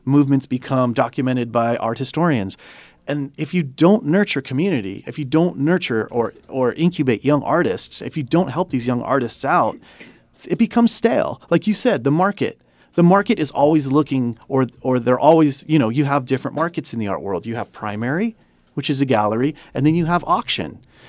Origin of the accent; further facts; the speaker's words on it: Oxnard, California, United States; being born and raised in Oxnard, California, in Southern California, and how I grew up in a prominently Mexican-American community.